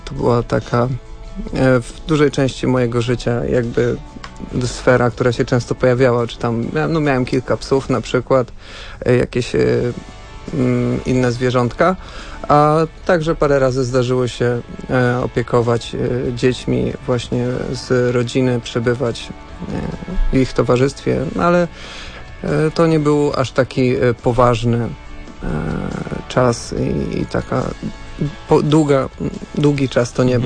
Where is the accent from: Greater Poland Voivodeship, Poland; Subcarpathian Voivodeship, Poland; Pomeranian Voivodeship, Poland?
Pomeranian Voivodeship, Poland; Sopot; jestem studentem pierwszego roku dziennikarstwa. Jestem z Sopotu.